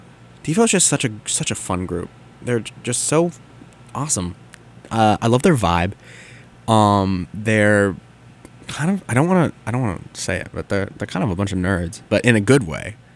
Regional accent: California, United States; because I'm from California, and so, Southern California, so that's where, like, all the conventions are.

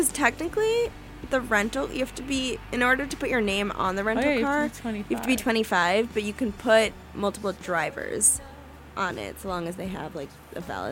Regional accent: New York, United States; I'm from New York, if anyone listening doesn't know.

